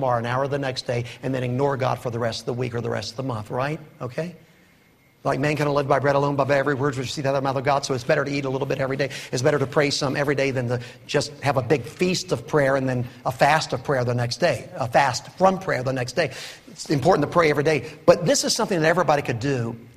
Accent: England, United Kingdom; Hey, I'm English, okay.

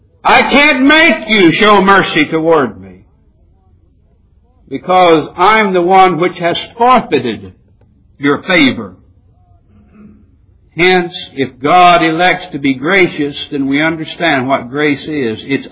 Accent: Midwest, United States; Now, I'm not a Texan, but I'm a Midwesterner, and that's where that influence came from.

